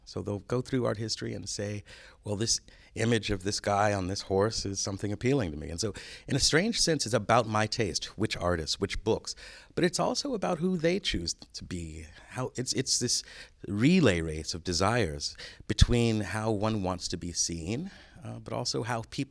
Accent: Los Angeles, California, United States; I grew up in South Central Los Angeles, where these things were not only acted upon others, but acted upon myself, upon me.

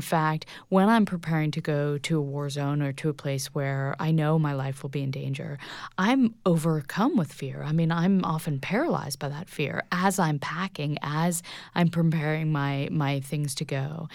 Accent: United States; It's tough.

